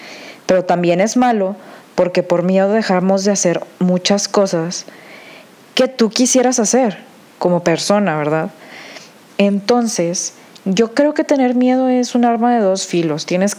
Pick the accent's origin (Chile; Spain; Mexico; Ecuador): Mexico; Monterrey, Nuevo León; por si no sabían, soy de Monterrey y tengo 21 años